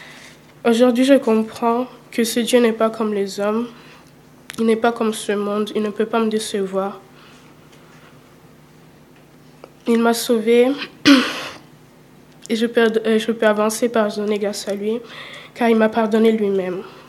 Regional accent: Italy; je suis née dans une famille chrétienne, donc j'ai toujours entendu parler de Dieu, de la Bible. Et mon père était ancien de l'église où j'ai grandi en Italie.

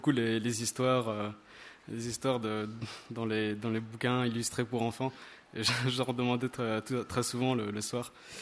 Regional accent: Brittany, France; j'ai 23 ans et j'ai grandi en Bretagne.

